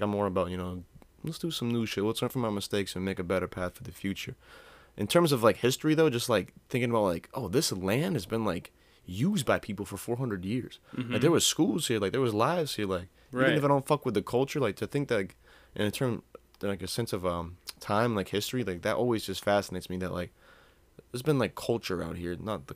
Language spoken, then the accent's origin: English; New England, United States; we're new from New England, and we're human, and we're all addicted to sugar.